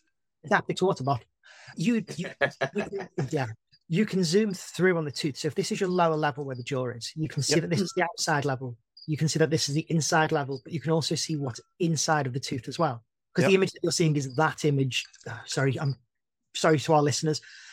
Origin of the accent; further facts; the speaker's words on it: United Kingdom; I'm British and I didn't understand a word of what you've both just said.